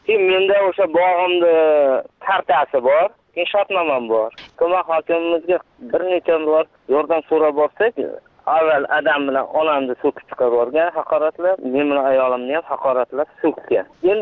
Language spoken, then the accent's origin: Uzbek; Qo'rg'on, Fergana Region, Uzbekistan; born there